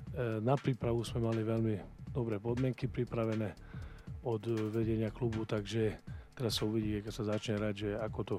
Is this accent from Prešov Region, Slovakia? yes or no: no; Košice, Košice Region, Slovakia; aj keď ja som z Košice a je mi z toho veľmi smutno